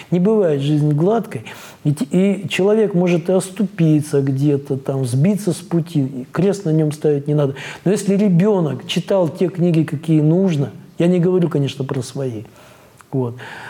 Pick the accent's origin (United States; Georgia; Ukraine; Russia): Russia; Perm, Perm Krai; я из Перми